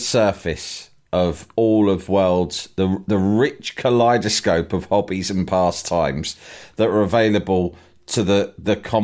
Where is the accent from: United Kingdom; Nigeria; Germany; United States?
United Kingdom; England; We are the English equivalent, right? We're born... Yeah. Then we come out in the maternity ward and straight away, you got that football, mate.